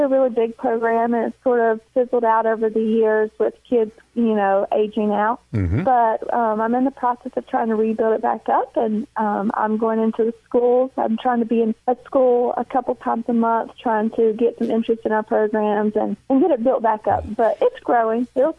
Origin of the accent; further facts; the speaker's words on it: North Carolina, United States; I'm originally from Allegheny County, so just up the mountain. My parents grew up in Allegheny, and I was raised there on a 30-acre farm.